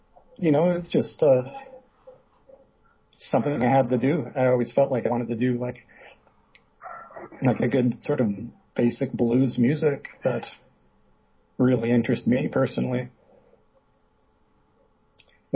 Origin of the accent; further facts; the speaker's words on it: Pembroke, Ontario, Canada; now in Ottawa, Canada; Right now it's Thanksgiving weekend in Canada, so I'm in my hometown visiting.